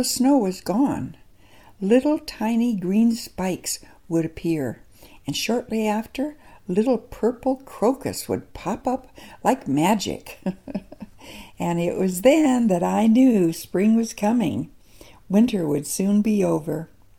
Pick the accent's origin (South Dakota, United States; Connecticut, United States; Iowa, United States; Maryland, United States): South Dakota, United States; I remember growing up in South Dakota, we often had severe winters with snow piled high everywhere.